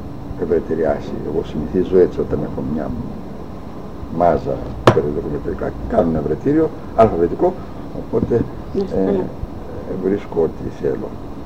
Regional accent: Pontikates, Epirus, Greece; born there; now in Xanthi, Greece; Όχι, γεννήθηκα στους Ποντικάτες των Ιωαννίνων, σε ένα χωριό του νομού Ιωαννίνων.

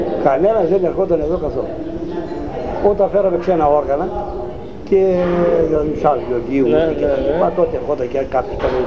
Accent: Eastern Macedonia and Thrace, Greece; ποιος με έχει συστήσει εκεί πέρα που είμαι Θρακιώτης

